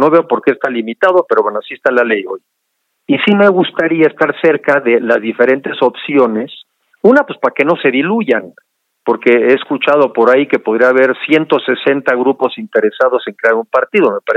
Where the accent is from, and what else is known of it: Mexico